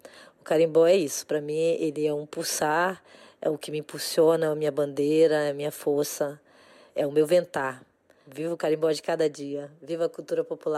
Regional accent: Macapá, Amapá, Brazil; also born or lived in Altamira; Eu sou de Altamira, no Pará, e fui criada em Macapá, no Amapá.

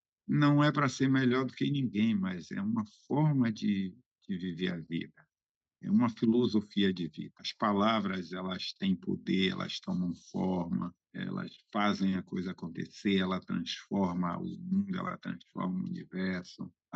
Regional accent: Gamboa, Brazil; born there; nasci aqui na Gamboa, uma comunidade boa

